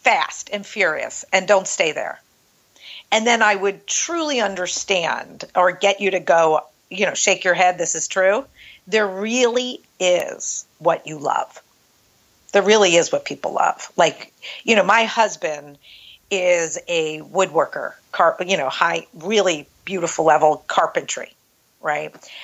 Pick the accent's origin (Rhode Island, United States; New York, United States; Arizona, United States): New York, United States; So I am a funny little barely 5'4", New York Jew. I think he can hear it, right? I can't rub that off on me.